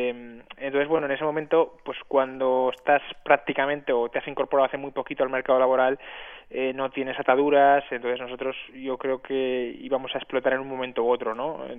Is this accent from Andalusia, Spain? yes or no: no; Huesca, Aragon, Spain; now in Zaragoza, Spain; nosotros somos de Huesca